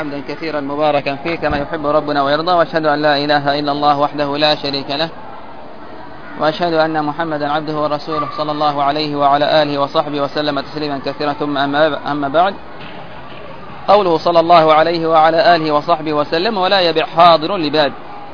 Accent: Yemen; وإلى يومنا هذا عندنا في اليمن وكذا

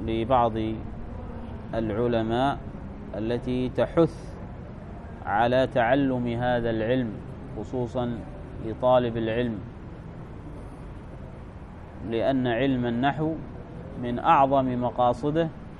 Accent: Dhofar, Oman; accent: Shehri; أنا أتكلم باللهجة الشحرية، أتكلم يعني ولا أخطأ

